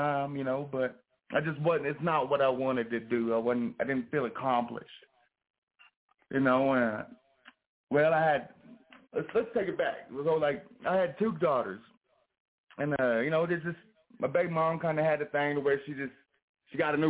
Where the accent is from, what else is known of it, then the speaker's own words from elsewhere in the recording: Dallas, Texas, United States; Well, originally I'm from Dallas, Texas. You know, born and raised.